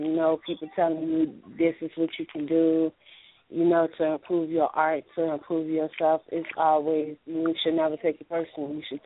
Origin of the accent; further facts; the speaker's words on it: Richmond, Virginia, United States; Well, I'm from Richmond, Virginia. I'm 24, and I started modeling.